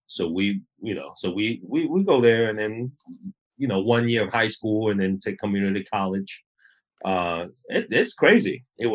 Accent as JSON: {"language": "English", "country": "Hong Kong", "tie": "born or raised there", "second_language": "English", "said": "Hong Kong, born and raised in Hong Kong."}